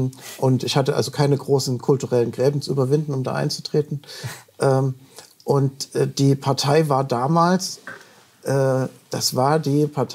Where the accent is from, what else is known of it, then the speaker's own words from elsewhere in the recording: East Germany, Germany; gewisse Ideale, die wir alle als Ostdeutsche in der Schule gelernt haben